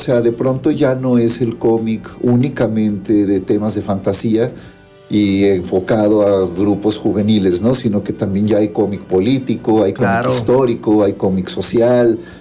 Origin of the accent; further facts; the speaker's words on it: Cuernavaca, Morelos, Mexico; born there; yo nací aquí en Cuernavaca uh-huh. Hace 52 años